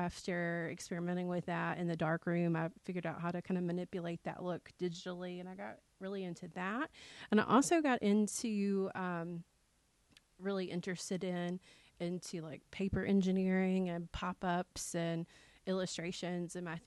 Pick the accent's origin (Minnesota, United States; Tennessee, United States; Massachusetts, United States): Tennessee, United States; I'm from Middle Tennessee. That's where my family is.